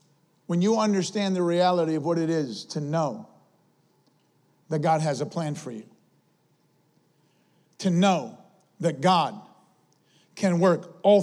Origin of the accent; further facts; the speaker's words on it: Alfred, New York, United States; it reminded me that we came from Elfrid. Like, I have family, my family, mom and dad. Mom and dad are from Syracuse.